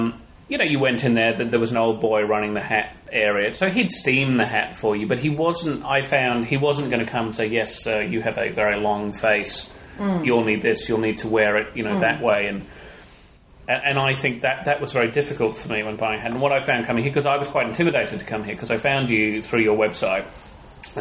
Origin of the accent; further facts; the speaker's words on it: Hong Kong; now in Australia; Because I grew up in Hong Kong where hat wearing is not done and you couldn't buy anything beyond a baseball cap.